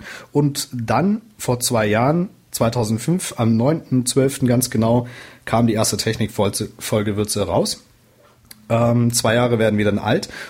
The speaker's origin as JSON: {"language": "German", "town": "Langenhagen", "region": "Lower Saxony", "country": "Germany", "said": "So, ich komme ja aus Langenhagen, das klebt auch an Hannover dran und ist da, wo der Flughafen ist"}